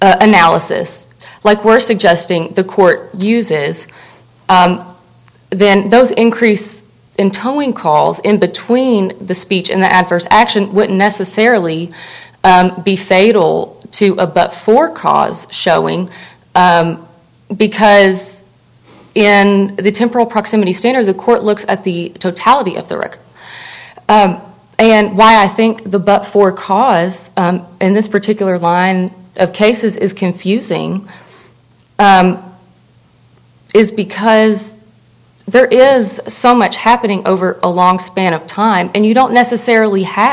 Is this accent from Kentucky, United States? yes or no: yes; Grayson, Kentucky, United States; I'm from Grayson, Kentucky